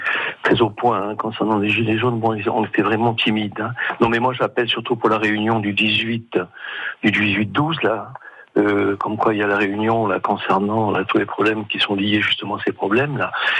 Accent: Corsica, France; je voulais simplement parler de la vie de mon village et de tous les villages en Corse, parce que moi, je suis originaire de Pétrose

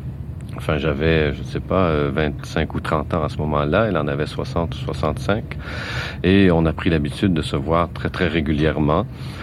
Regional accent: Quebec, Canada; born there; Je suis québécois de naissance, mais je connaissais assez peu la littérature québécoise.

